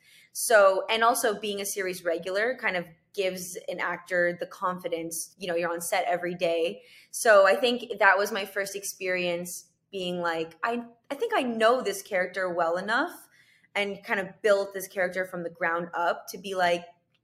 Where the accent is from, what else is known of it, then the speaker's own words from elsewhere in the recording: Canada; I'm from Canada.